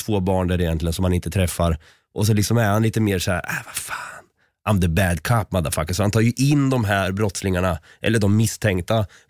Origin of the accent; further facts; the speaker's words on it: Norrköping, Östergötland, Sweden; Jag är ju själv från Norrköping